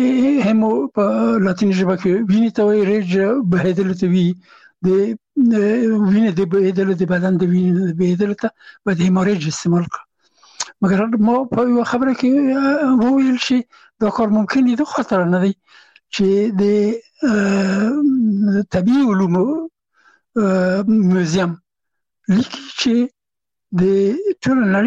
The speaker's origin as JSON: {"language": "Pashto", "country": "Afghanistan", "said": "یو افغان هغه هغه زه نه پېژندلم چې زه هم افغان یم او ما ته یې نه پېژندو چې افغان یم"}